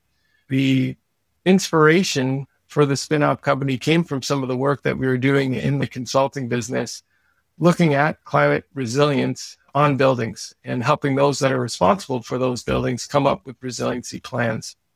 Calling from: Guelph, Ontario, Canada; I am calling in from near Guelph, Ontario, Canada, which is just outside Toronto.

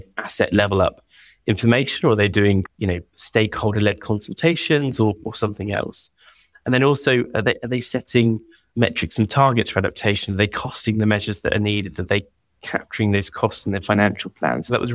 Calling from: London, United Kingdom; I'm calling from London

